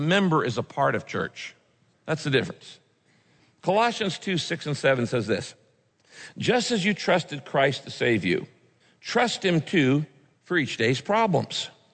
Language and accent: English; Redwood Valley, California, United States; I grew up in the Redwoods in Northern California. I grew up in a little town called Redwood Valley, not Redwood City, Redwood Valley, way up in the northern part of the state.